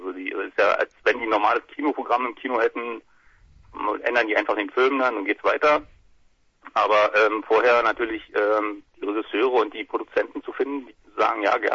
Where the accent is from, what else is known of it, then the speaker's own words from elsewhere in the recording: Berlin, Germany; Und ich komme natürlich aus Berlin und freue mich darauf, dass wir das zum fünften Mal machen können.